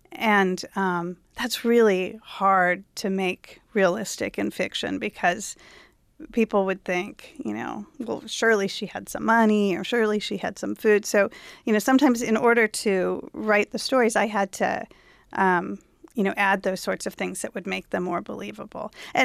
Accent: Missouri, United States; Although I grew up in Missouri, so there were not a lot of other Jews, not a lot of other Holocaust survivors.

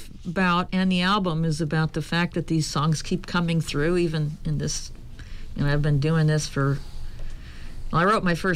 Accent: Georgia, United States; accent: Southern; So my Southern accent comes out when I sing.

